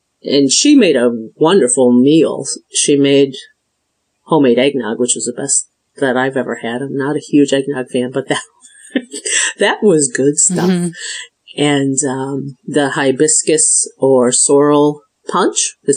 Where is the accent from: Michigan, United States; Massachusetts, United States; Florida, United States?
Michigan, United States; I grew up in the Midwest. I'm from Michigan originally, and I have German in my background and some, you know, some Northern European.